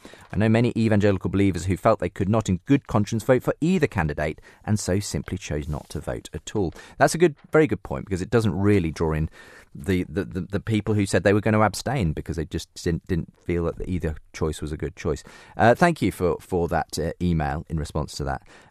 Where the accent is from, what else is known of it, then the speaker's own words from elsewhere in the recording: United States; born there; I am an American by birth, though my wife is British, and I find myself identifying very little with American priorities and ideals these days.